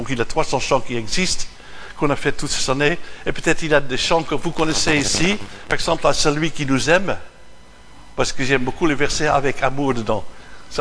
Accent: Haarlem, North Holland, Netherlands; de Haarlem, de ma ville natale.

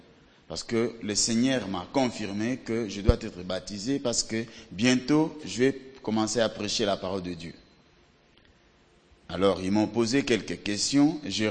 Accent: DR Congo; Je viens de la République démocratique du Congo, l'ex-Zaïre. Je suis marié, père de 3 enfants. Alors ici en Europe, ça fait 7 ans que je suis là.

